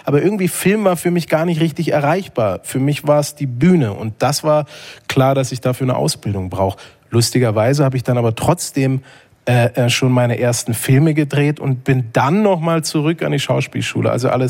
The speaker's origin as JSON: {"language": "German", "region": "Berlin", "country": "Germany", "tie": "born or raised there", "said": "auch in meiner Heimatstadt, also hier in Berlin"}